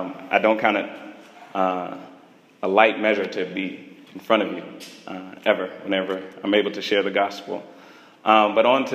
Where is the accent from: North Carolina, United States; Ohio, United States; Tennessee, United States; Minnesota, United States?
North Carolina, United States; Greensboro; So I want to start by giving you some context where I come from. I was born in North Carolina, and most of my young adulthood and maturity came by way of Greensboro.